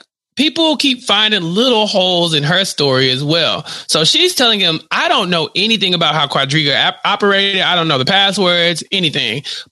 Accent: Ireland; But also, we're Irish, so we got a party.

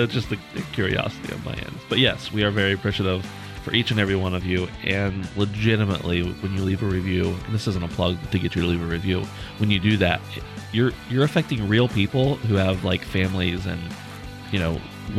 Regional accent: United States; But I believe that because I'm from America.

